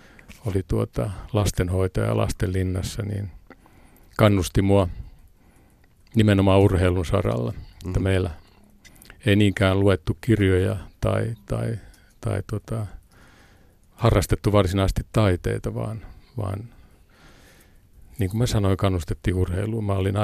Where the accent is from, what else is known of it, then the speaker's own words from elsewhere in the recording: Helsinki, Uusimaa, Finland; Mä oon paljasjalkainen stadilainen.